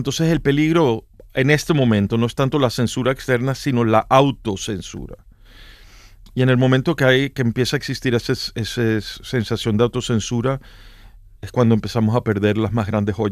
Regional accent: Venezuela; pero yo no vivo en Venezuela.

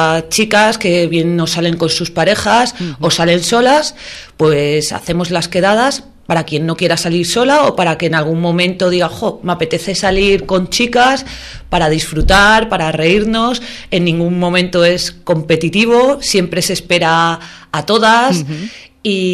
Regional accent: Candelario, Castile and León, Spain; Yo soy de Candelario y lidero aquí en Béjar

